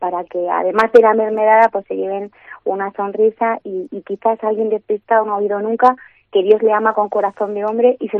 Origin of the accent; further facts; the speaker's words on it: South, Spain; now in Segovia, Spain; yo soy del sur, ¿vale? Y esa manifestación de cariño a la Virgen en los años que llevo fuera de mi tierra, con todo el cariño del mundo, no lo había vivido hasta que he llegado a Segovia.